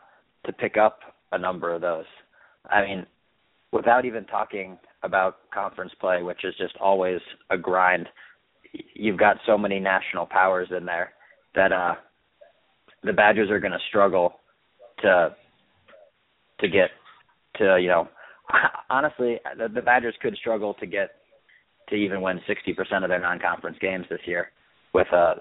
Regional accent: Philadelphia, Pennsylvania, United States; Playing my hometown Temple Owls at home is going to be tough as well.

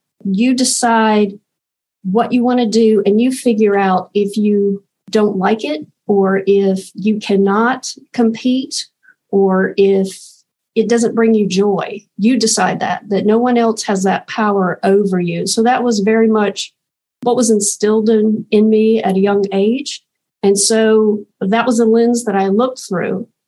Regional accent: Thomasville, North Carolina, United States; accent: twang; I am from Thomasville, North Carolina. So as you listen to me today and you hear a little bit of twang, it is authentic.

